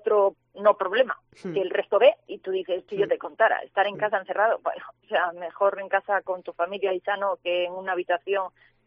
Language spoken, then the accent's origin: Spanish; Asturias, Spain; yo soy asturiana